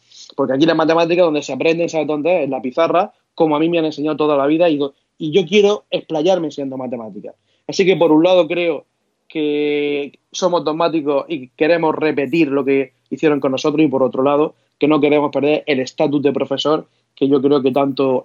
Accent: Abarán, Region of Murcia, Spain; yo soy de Abarán, de un pueblo a la orilla del Segura

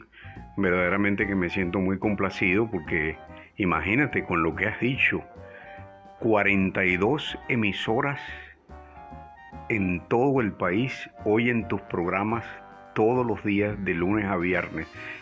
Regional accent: Maracaibo, Zulia, Venezuela; Maracaibo. Y mi papá de zapatero fue creciendo y se convirtió en vendedor de materiales para calzados. Y nos mudamos al centro de Maracaibo.

